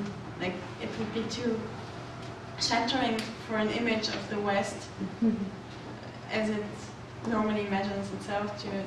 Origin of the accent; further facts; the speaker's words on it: Bulgaria; now in Dortmund, Germany; I come from Bulgaria. I'm a PhD student here in Dortmund.